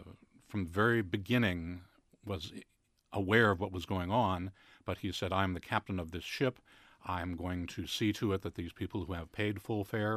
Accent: St. Louis, Missouri, United States; born there; even though, coincidentally, I was born in St. Louis, Missouri.

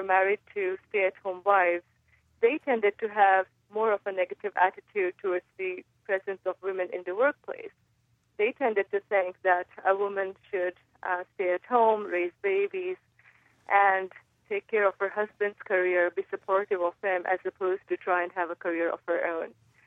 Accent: India; So I was raised in India, and I noticed that in India we have a very strong tradition where often women are sidelined.

